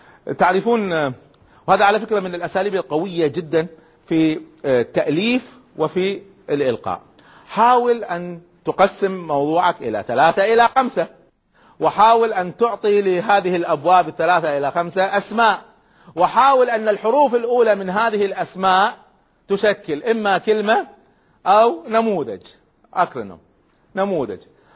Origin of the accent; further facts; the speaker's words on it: Kuwait; فمرة أقيمت دورة في القراءة التصويرية عندنا في الكويت